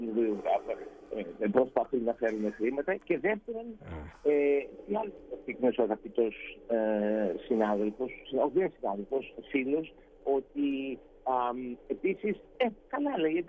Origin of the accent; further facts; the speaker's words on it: Greece; ορθόδοξος, εγώ λέω είμαι Έλληνας. Παρόλο που έχω και το αμερικανικό διαβατήριο και είμαι αμερικανός πολίτης. Λέω λοιπόν εγώ είμαι Έλληνας.